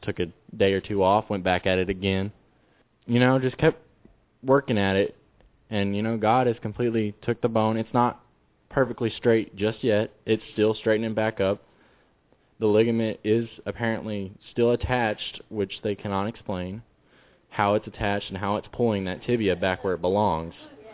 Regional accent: Roland, Oklahoma, United States; I'm from Roland, Oklahoma. I've been playing football since fifth grade or something like that.

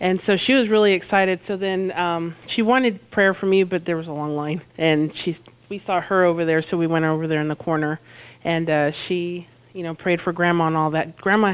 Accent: Allen, Texas, United States; and we come from Allen, Texas.

